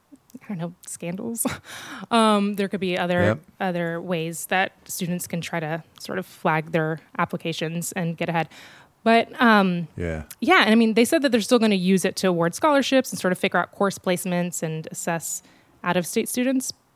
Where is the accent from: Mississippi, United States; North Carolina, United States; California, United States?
North Carolina, United States; I saw one news article from my home state. The best state, North Carolina, arguably.